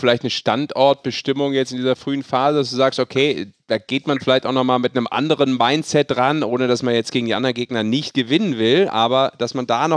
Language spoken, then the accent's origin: German; Rhineland, Germany; ich darf das als Rheinländer sagen